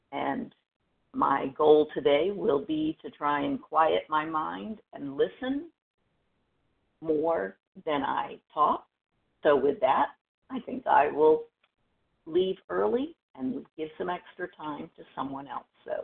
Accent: Florida, United States; Florida. I'm from Florida.

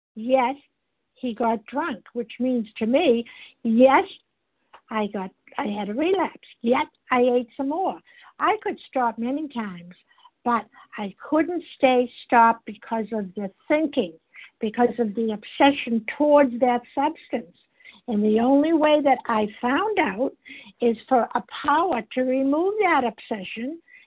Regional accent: Massachusetts, United States; I'm from Massachusetts

